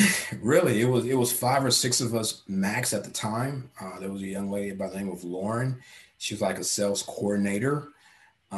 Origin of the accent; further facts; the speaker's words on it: Texas, United States; I was born and raised in Texas. And so I played baseball, I traveled around, but I had never been to Florida ever.